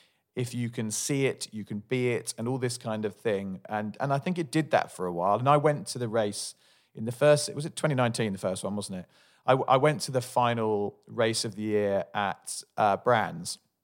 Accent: United States; just being an American, everyone's like, whoa, this is exotic.

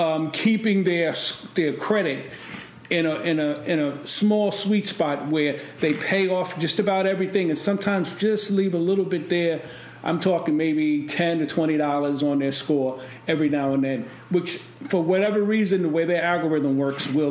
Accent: New York, United States; I grew up in East New York, where he was at.

